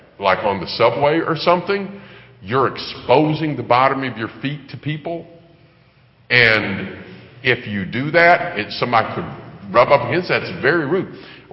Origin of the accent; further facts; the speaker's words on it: United States; I'm an American.